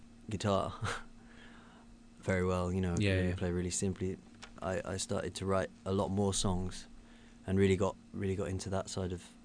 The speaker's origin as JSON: {"language": "English", "town": "Blackpool", "region": "North West England", "country": "United Kingdom", "tie": "born or raised there", "also_born_or_lived": "Leeds / London", "lives_now": "Cambridge, United Kingdom", "said": "I was here till I was four, then I moved to Blackpool. I lived there as well as kind of going to uni in Leeds and London. Then back to Blackpool, and then I've been in Cambridge for 2 years."}